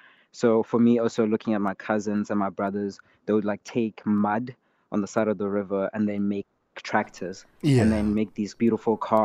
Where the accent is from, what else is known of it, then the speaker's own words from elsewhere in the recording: Limpopo, South Africa; Growing up in Limpopo was a very, very, very interesting time, because, you know, my life was just herding goats